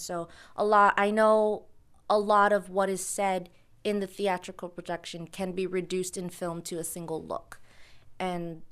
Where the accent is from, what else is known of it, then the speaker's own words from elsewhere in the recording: Honolulu, Hawaii, United States; I'm a senior at Michigan State University. I'm a theater major, and I'm from Honolulu, Hawaii.